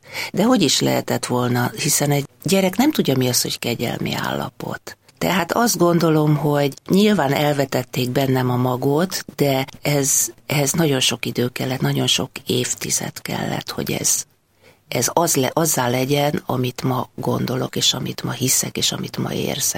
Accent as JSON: {"language": "Hungarian", "region": "Budapest", "country": "Hungary", "tie": "born or raised there", "said": "annyira budapesti vagyok, hogy ebben a kerületben éltem, 34 évig itt is születtem, és tulajdonképpen közel van ez a rádió az én lakhelyemhez. Vallásos családban nevelkedtem"}